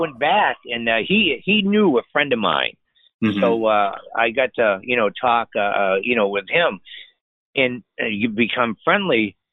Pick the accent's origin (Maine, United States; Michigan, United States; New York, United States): Maine, United States; And here I'm from Maine going out there.